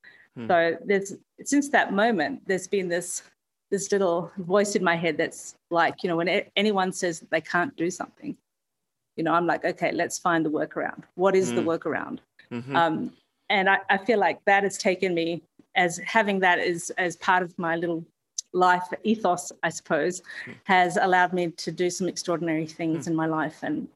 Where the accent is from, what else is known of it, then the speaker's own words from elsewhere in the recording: Perth, Western Australia, Australia; Born and raised in Perth, and near Scarborough Beach for anyone else who's listening from Australia.